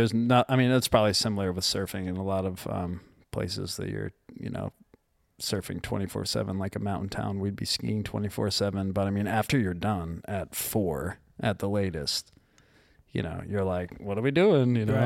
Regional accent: Block Island, Rhode Island, United States; I grew up on Block Island, Rhode Island, which is like this island 15 miles or 14 miles, I think it actually is, off the coast of Rhode Island

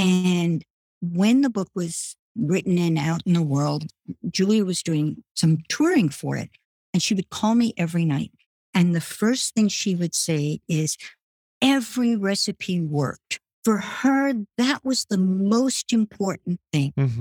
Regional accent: Brooklyn, New York, United States; So I grew up in Brooklyn.

